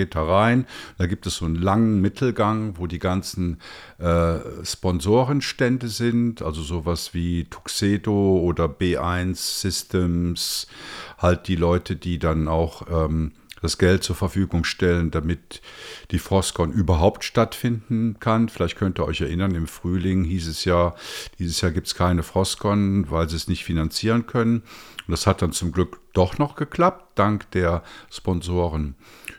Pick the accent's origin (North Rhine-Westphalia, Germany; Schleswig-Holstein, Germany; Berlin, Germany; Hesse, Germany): North Rhine-Westphalia, Germany; Bonn; born there; ich bin ja in Bonn geboren und meine Mutter wohnt in St. Augustin